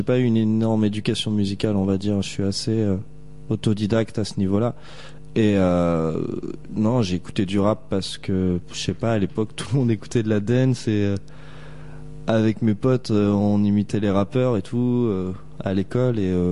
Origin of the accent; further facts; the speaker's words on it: Angers, Pays de la Loire, France; D'ici, Angers.